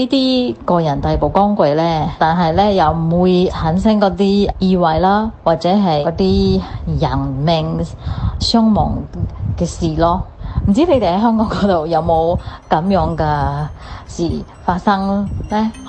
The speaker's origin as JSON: {"language": "Chinese", "country": "Singapore", "said": "我是新加坡的"}